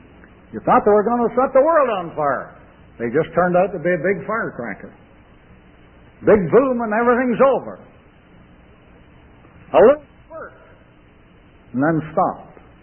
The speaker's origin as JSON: {"language": "English", "town": "Galt", "region": "Ontario", "country": "Canada", "tie": "born or raised there", "said": "In the athletic club that I was in my hometown of Galt, Canada"}